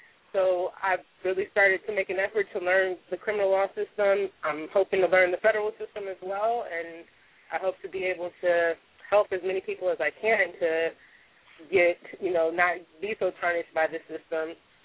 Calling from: Los Angeles, California, United States; I'm calling from Los Angeles.

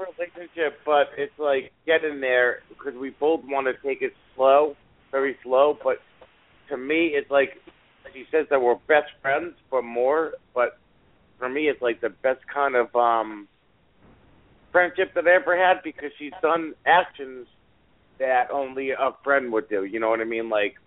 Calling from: New Jersey, United States; I'm calling from New Jersey.

